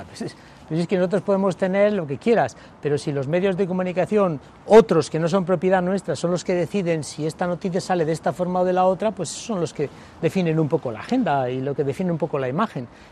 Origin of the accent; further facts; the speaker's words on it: Ecuador; now in Bilbao, Spain; cuando vine de Ecuador el año 2017, dije, es que no tiene sentido en Bilbao tener moto